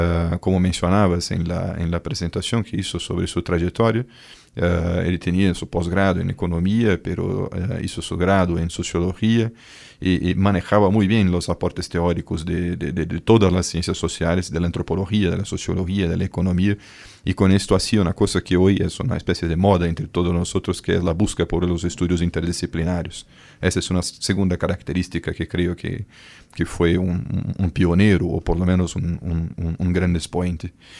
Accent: Brazil; Spanish is a second language; primero porque soy brasileño

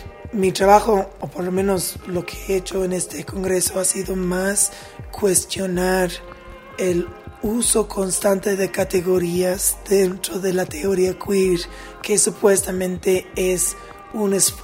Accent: United States; now in Cuenca, Ecuador; Soy norteamericana estadounidense y vivo en Cuenca

